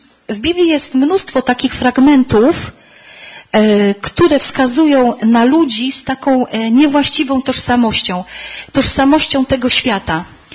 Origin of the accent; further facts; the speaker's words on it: Silesian Voivodeship, Poland; ja pochodzę z Górnego Śląska i tam jest specyficzna atmosfera i specyficzny rodzaj społeczności.